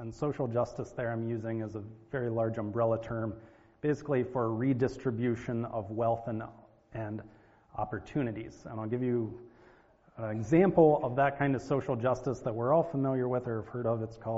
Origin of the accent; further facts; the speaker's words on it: United States; even though I have all these, you know, ancestors from Europe, to me, I'm an American.